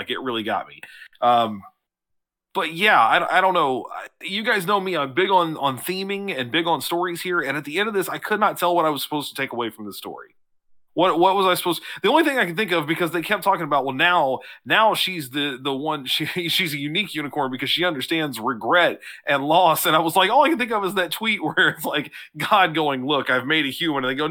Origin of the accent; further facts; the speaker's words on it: London, United Kingdom; I'm from London. Don't worry.